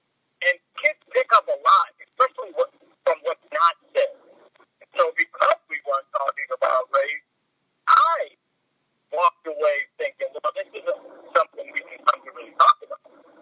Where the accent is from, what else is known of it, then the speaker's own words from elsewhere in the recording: Detroit, Michigan, United States; So when I was growing up in Detroit, play backyard basketball.